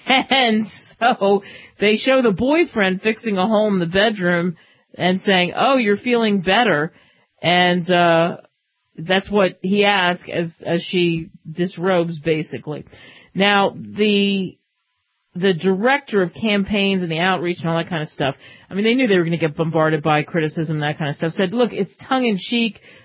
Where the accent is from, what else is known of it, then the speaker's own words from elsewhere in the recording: Philadelphia, Pennsylvania, United States; because I grew up in Philadelphia, which is a historic city, the Declaration of Independence as a kid, that was always fascinating to me.